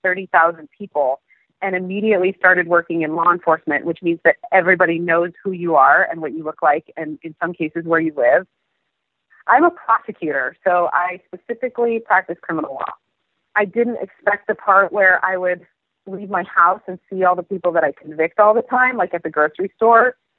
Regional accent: Mexico; moved away; I grew up in Mexico, which has 330 sunny days a year. So when we moved here

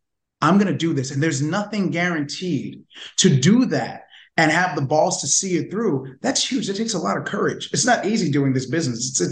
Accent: New York, United States; Cause like I said, I was born and raised in New York.

